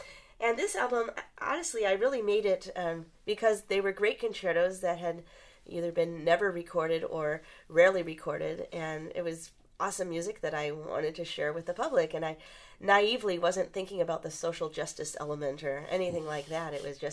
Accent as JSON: {"language": "English", "town": "Chicago", "region": "Illinois", "country": "United States", "tie": "born or raised there", "said": "It's called … kind of in homage to my hometown growing up with the Chicago blues alongside classical."}